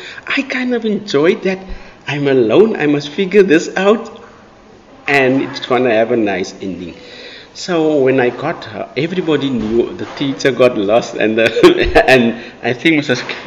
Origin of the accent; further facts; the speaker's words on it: South Africa; I told him, I'm from South Africa and I really don't know what to do now.